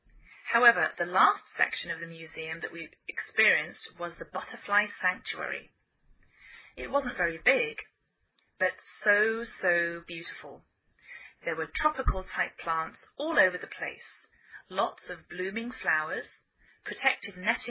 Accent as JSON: {"language": "English", "region": "England", "country": "United Kingdom", "lives_now": "United States", "said": "I'm English.I live in the northwest of the United States."}